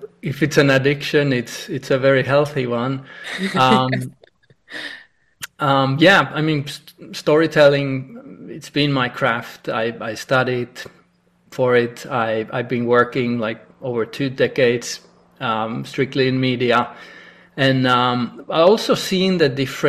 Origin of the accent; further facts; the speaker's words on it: Finland; growing up in Finland was not everything, and there is more.